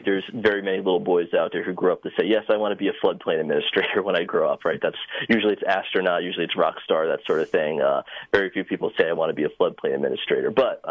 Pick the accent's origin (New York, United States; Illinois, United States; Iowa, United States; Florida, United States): New York, United States; Grahamsville; So I'm from Grahamsville, New York, so that's in northern Sullivan County in the town of Neversink